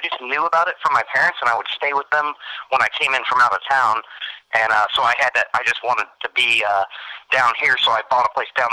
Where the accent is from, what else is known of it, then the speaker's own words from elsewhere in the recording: Markleville, Indiana, United States; born there; I was born in Markleville, Indiana, up by Pendleton.